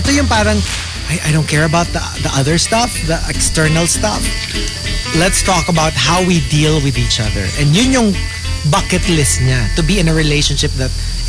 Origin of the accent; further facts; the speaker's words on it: United States; accent: American; Sorry, my American accent is coming up.